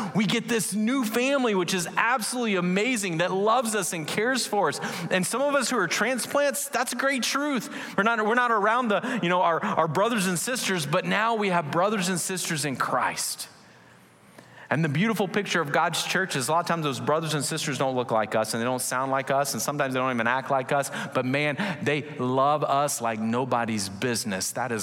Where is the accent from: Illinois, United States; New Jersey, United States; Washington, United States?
Washington, United States; Seattle; now in Santa Maria, United States; I came from Seattle, born and raised in kind of the south area. So California was very, very new to me, very new.